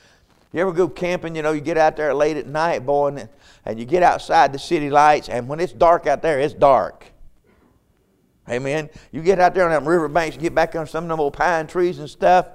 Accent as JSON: {"language": "English", "town": "Marion", "region": "North Carolina", "country": "United States", "said": "I'm from Marion, North Carolina."}